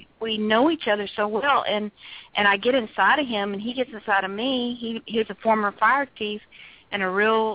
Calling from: Texas, United States; from Galveston Bay.

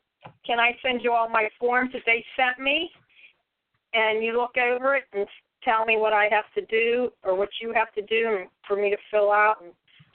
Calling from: Cheswick, Pennsylvania, United States; Pennsylvania.

